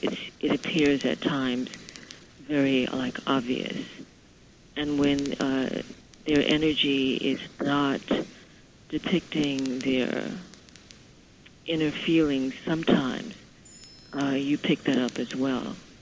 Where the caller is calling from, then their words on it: Brooklyn, New York, United States; I'm calling from Brooklyn.